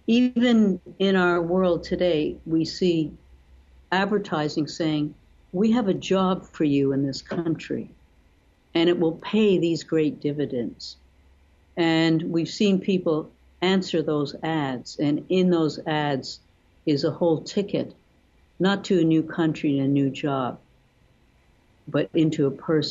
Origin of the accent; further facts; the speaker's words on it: Canada; my home country of Canada